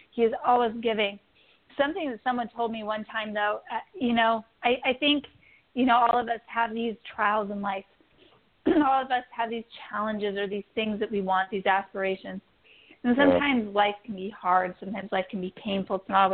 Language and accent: English; Idaho, United States; I come from Idaho, in a town of 5,000 people.